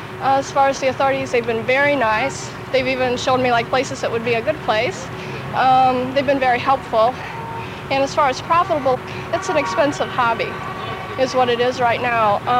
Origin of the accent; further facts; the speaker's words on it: St. Louis, Missouri, United States; I'm from St. Louis.